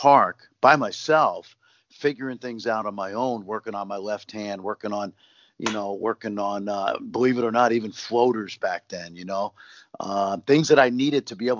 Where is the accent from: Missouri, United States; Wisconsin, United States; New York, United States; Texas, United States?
New York, United States; New York City; But when I was growing up in Brooklyn, and I've had this conversation with many people